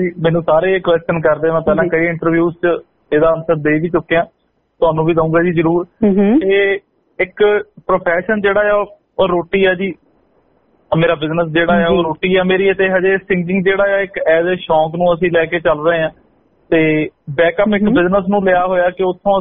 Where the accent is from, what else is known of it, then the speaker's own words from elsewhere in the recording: Ludhiana, Punjab, India; ਮੈਂ ਲੁਧਿਆਣਾ ਸ਼ਹਿਰ ਤੋਂ ਬਿਲੋਂਗ ਕਰਦਾ ਜੀ